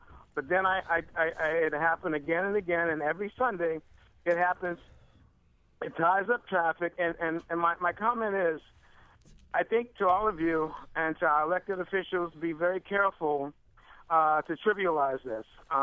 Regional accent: Washington, District of Columbia, United States; now in Baltimore, United States; I'm going to preface my comment first by saying I'm actually from Washington, D.C.

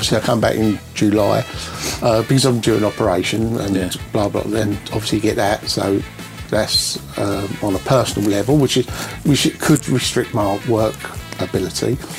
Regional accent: Ireland; Not anglais, not English, not English, I'm Irish.

